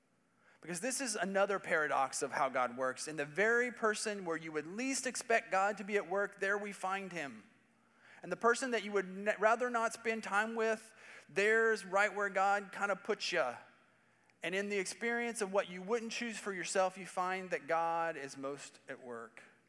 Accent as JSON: {"language": "English", "region": "Indiana", "country": "United States", "tie": "born or raised there", "said": "I grew up in Indiana."}